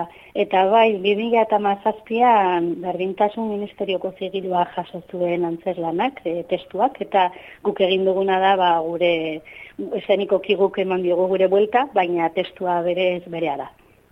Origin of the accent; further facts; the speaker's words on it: Tafalla, Navarre, Spain; ni berez jatorriz Tafallakoa naiz Tarrabian bizi naiz